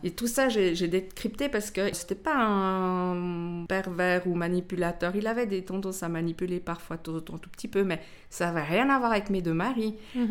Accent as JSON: {"language": "French", "town": "Lausanne", "region": "Vaud", "country": "Switzerland", "tie": "born there", "said": "Parce que déjà, moi, la Broye, c'est Lausanne. Je suis née à Lausanne."}